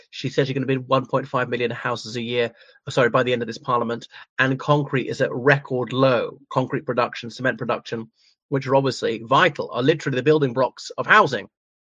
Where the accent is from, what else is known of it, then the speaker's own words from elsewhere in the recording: Ireland; from Ireland.